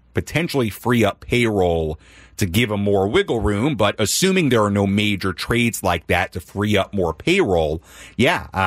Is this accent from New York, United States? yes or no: yes; New York City, New York, United States; And yes, I grew up in New York, but I mean, New York